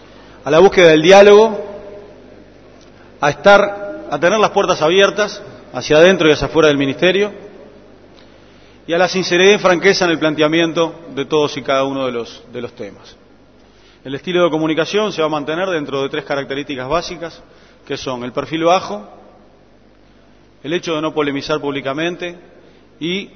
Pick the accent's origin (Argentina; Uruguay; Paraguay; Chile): Uruguay; habiendo realizado una tarea que nos enorgullece a todos como uruguayos.